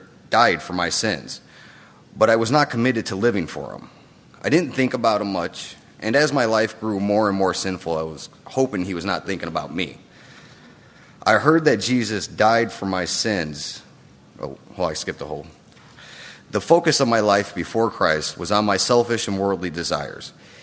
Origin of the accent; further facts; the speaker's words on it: Chicago, Illinois, United States; also born or lived in Texas; I was born in Texas and raised in Chicago. My father was a Southern Baptist, but was out of my life before I can really remember. My mom was a Catholic